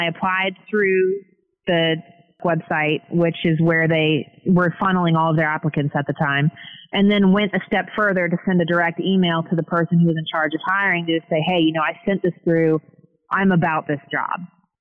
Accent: Arlington, Texas, United States; So growing up and having family in Texas, having had my first actual job in Texas and growing up outside of Arlington with my dad's family there, it was a natural fit.

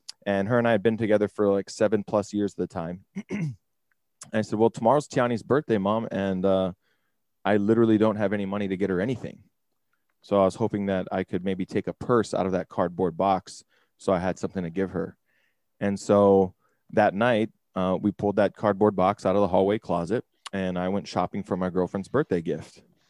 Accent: Hawaii, United States; now in Las Vegas, United States; I'm originally from Hawaii. I live in Las Vegas now

